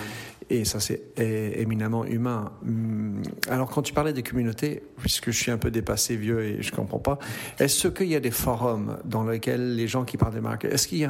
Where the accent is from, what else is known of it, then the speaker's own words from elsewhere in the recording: Brussels, Belgium; born there; C'est ma naissance en Belgique. Et en fait, je suis né à Bruxelles, à l'hôpital.